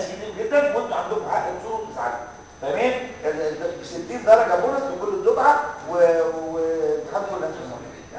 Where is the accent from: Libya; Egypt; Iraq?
Egypt; في ناس عندنا في مصر